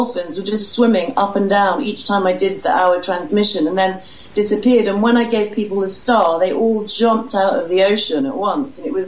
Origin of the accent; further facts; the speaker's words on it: Fiji; also born or lived in Vanuatu / Africa; My dad is half English and half Irish, so I'm a quarter of all of those. But I was brought up in Fiji and Vanuatu in the South Pacific, and then in Africa